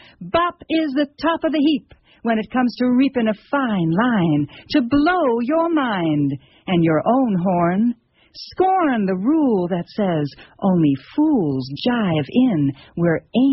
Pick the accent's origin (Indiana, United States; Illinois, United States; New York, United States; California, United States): California, United States; San Francisco; now in Davis, United States; when I was growing up in San Francisco, mm-hmm. my mom and my stepfather and my stepsister, we used to take little trips up to this, you know, up to Tahoe